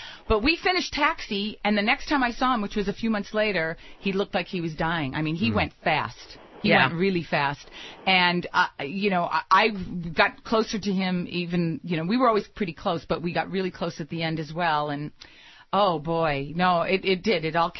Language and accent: English; Chicago, Illinois, United States; You know, and I'm from Chicago, and I'm from the University of Chicago, so, you know, he's our guy.